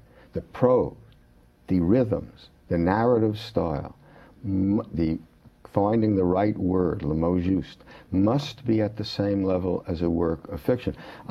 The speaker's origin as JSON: {"language": "English", "town": "Manhattan", "region": "New York", "country": "United States", "tie": "born or raised there", "said": "I grew up in Manhattan. I went to PS 93."}